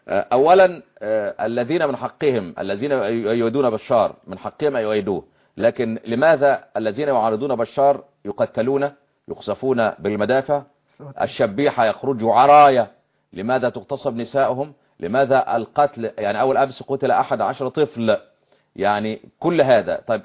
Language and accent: Arabic; Syria; انا مواطن سوري